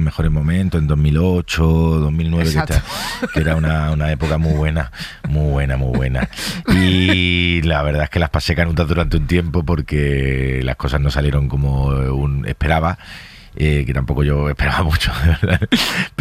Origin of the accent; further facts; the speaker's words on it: Málaga, Andalusia, Spain; yo soy de provincia, soy de Málaga, siempre me he tenido que buscar mucho la vida